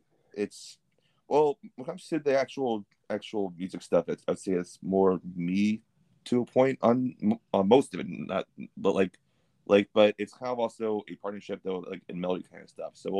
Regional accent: Pennsylvania, United States; moved away as an adult; So I come from. So I'm from Pennsylvania originally.

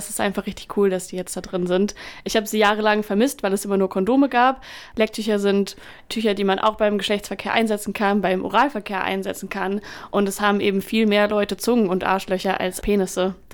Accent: Schleswig-Holstein, Germany; Ich komme auch aus Schleswig-Holstein und bin auch mega froh, hier in Norddeutschland studieren zu können.

